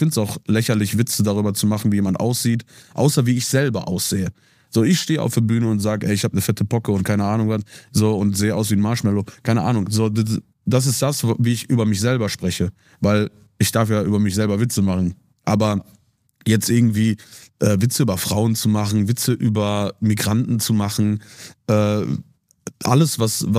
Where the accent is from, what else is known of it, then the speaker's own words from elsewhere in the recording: North Rhine-Westphalia, Germany; Also ich repräsentiere ja die Gegend, wo ich herkomme. Ich repräsentiere das für die Leute, die sich auch damit wohlfühlen, die sagen, ey, das ist einer von uns.